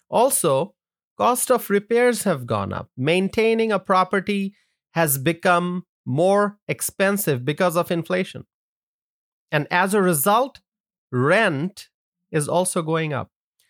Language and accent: English; United States; I, as an American consumer, I feel the pain of inflation.